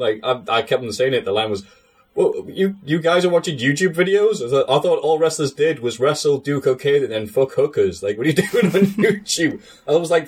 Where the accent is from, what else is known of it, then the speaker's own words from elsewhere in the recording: United Kingdom; And being British is probably the same as being Irish.